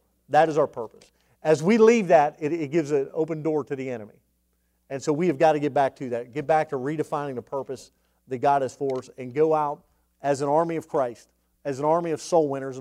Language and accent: English; Brayton Township, Pennsylvania, United States; I'm from Brayton Township. I'm not from B. I'm from Brayton Township, but I went to Beaver.